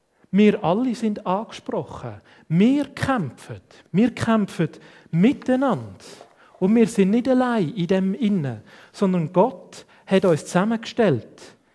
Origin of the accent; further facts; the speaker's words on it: Switzerland; wir sind Schweizer, freie Schweizer